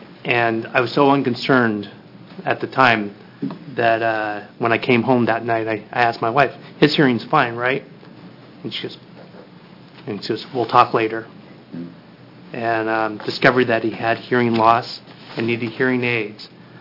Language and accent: English; Grants Pass, Oregon, United States; also born or lived in Gold Hill; I grew up in the Grants Pass and Gold Hill area and graduated from Hidden Valley High School.